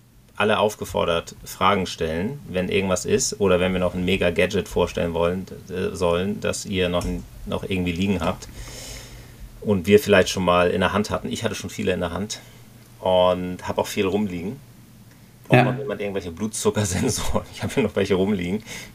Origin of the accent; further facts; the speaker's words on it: Husum, Schleswig-Holstein, Germany; von einer Autorin aus Husum, wo ich herkomme.